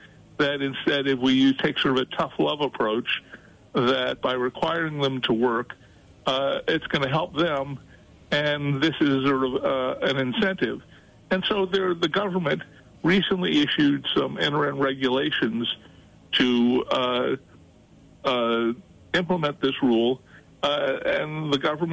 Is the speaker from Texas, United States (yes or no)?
yes; Texas, United States; For example, in my home state of Texas